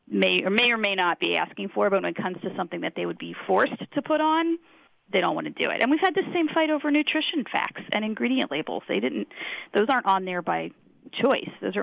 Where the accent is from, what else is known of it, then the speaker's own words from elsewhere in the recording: Pennsylvania, United States; And so I grew up in Pennsylvania, and we were always testing for radon in our house, right?